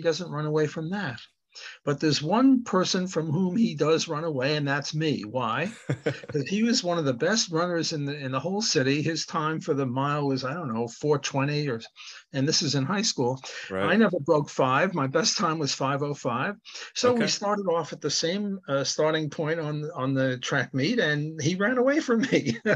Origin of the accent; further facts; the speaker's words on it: Brooklyn, New York, United States; I'm Jewish. I was brought up in Brooklyn, and the Weltanschauung there is everyone's a pinko, and I was a pinko.